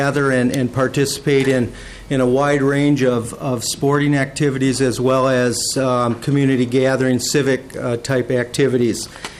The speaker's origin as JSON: {"language": "English", "town": "Cokato", "region": "Minnesota", "country": "United States", "said": "I'm from Cokato. And Clark Moe is with me. We're both from the Cokato-Dassel area."}